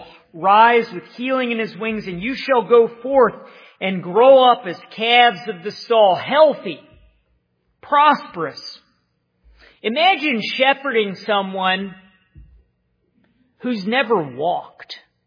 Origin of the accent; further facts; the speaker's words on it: United States; I haven't been touched by hunger. I grew up in America.